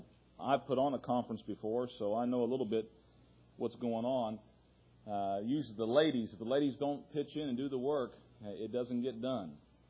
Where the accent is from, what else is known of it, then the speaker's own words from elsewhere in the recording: Wilmington, Ohio, United States; from Wilmington, Ohio